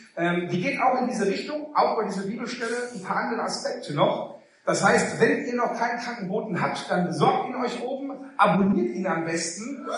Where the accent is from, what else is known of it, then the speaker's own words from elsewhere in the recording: Remscheid, North Rhine-Westphalia, Germany; Ich bin aus Remscheid.